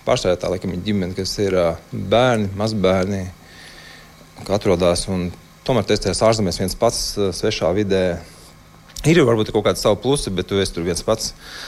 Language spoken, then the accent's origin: Latvian; Bauska, Bauska Municipality, Latvia; Manā gadījumā tas bija tā, kad es esmu no Bauskas